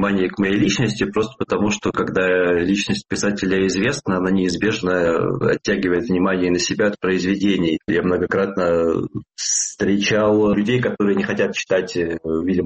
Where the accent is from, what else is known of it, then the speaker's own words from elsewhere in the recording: Rostov-on-Don, Rostov Oblast, Russia; also born or lived in Moscow / Saint Petersburg; Я жил в России, в Москве, в Петербурге. Детство провел в Ростове-на-Дону.